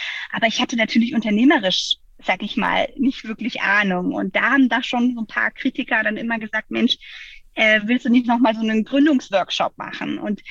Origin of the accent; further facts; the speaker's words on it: Freiburg, Baden-Württemberg, Germany; now in Hamburg, Germany; ich komme ursprünglich aus Freiburg und irgendwie hat es mich in die große Stadt gezogen.